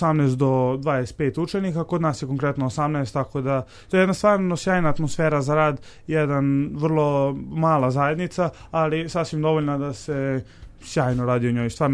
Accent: Belgrade, Serbia; also born or lived in Niš; Išao sam u osnovnu školu ovde u Beogradu, preselili smo se ovde u Beograd kad sam imao 5 godina, pošto sam rođen u Nišu, jel?

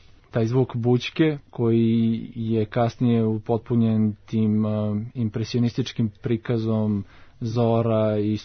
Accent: Veliko Gradište, Southern and Eastern Serbia, Serbia; jer sam odrastao u velikom gradištu pored Dunava i film je snimljen na prave lokacije, odnosno u mom rodnom gradu.

